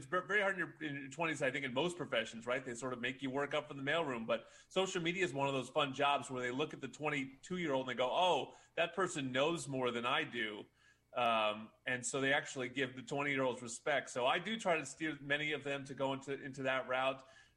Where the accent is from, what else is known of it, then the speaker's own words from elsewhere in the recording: New Jersey, United States; moved away as an adult; now in Los Angeles, United States; I'm an East Coaster. I'm from New Jersey, cross country to go to USC. Met my wife at USC and never left this beautiful city of Los Angeles.